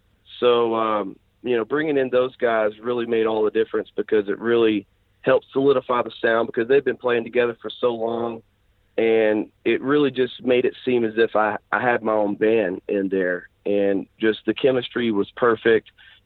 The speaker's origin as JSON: {"language": "English", "region": "Arkansas", "country": "United States", "tie": "born or raised there", "said": "Growing up in Arkansas, you know, the closest famous studios would be like Muscle Shoals Fame Studios in Alabama"}